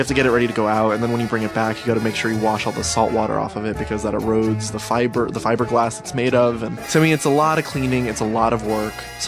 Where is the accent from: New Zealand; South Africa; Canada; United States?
United States; Cutler Bay, Florida; I grew up in South Miami. It's now called Cutler Bay, but at the time it was Cutler Ridge.